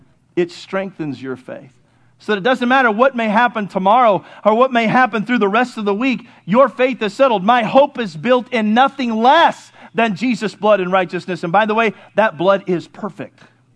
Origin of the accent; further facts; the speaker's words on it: Morgan Hill, California, United States; I'm from San Martin. No, I'm just kidding. I'm from Morgan Hill.